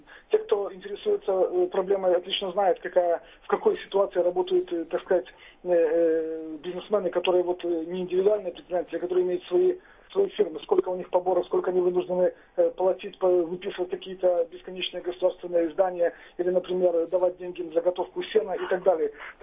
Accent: Belarus; Ну, я тоже белорус, поэтому могу это процитировать.

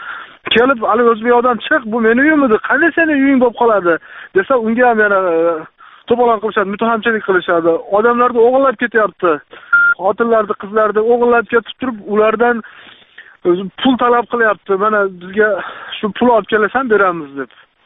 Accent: Osh, Osh Region, Kyrgyzstan; now in Russia; Ha, men aslida O'shdan bo'laman, hozir Rossiyada yuribman.

